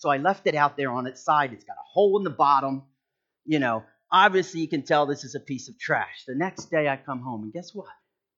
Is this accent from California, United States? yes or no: no; Haddon Heights, New Jersey, United States; Growing up, we grew up right here in Haddon Heights, right on Kings Highway